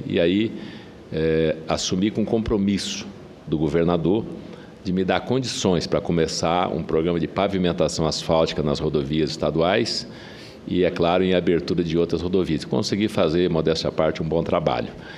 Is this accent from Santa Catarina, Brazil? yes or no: yes; Santa Catarina, Brazil; há 37 anos que eu estou em Rondônia, eu já passava por ela vindo de Rondônia para Santa Catarina, onde é o meu estado natal